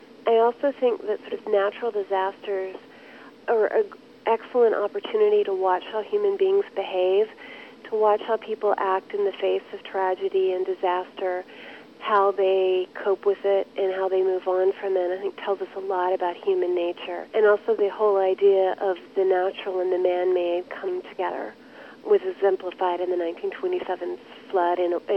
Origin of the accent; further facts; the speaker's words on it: Louisiana, United States; I grew up in southern Louisiana, and I started writing when I was about 5 years old.